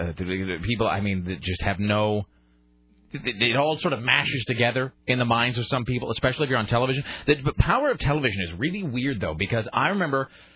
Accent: Kennewick, Washington, United States; this radio program is a bit like my hometown, that people either get lost and end up there, or they're on their way to somewhere that they think is better. But they are obliged by me, you know, because of the way the map is laid out, to go through Kennewick.

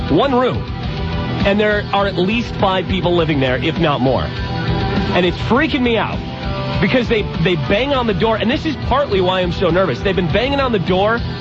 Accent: Florida, United States; I'm from Florida, so this hot weather inside the 970 studio here is not really bothering me so much.

